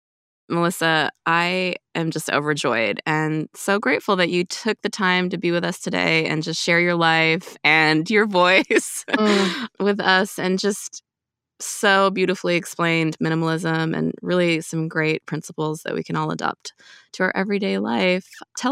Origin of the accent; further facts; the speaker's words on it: Montreal, Quebec, Canada; I grew up in Montreal. So in some ways, I'm sort of used to that area.